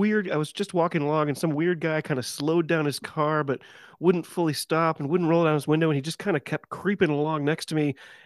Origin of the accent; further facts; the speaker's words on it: Massachusetts, United States; This is something I heard about growing up in Massachusetts.